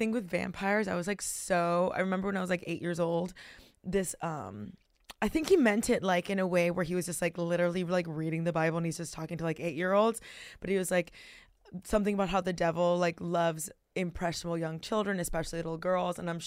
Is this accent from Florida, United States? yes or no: yes; Miami, Florida, United States; I was born and raised in Miami.